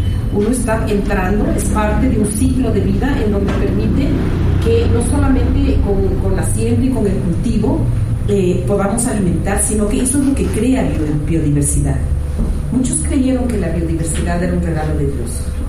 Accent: Hampaturi, La Paz, Bolivia; Yo soy de Ayllu Hampaturi, en ahí producimos, hermana

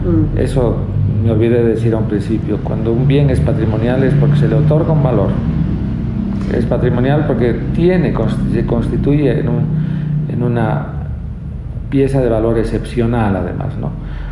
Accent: Bolivia; ese gran patrimonio que todos hemos heredado como bolivianos

